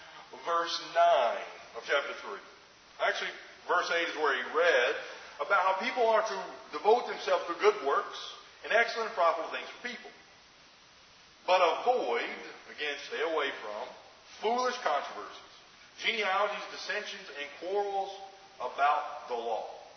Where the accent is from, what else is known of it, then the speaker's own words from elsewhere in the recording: the South, United States; I remember growing up in the South, they would say, this guy has been marked.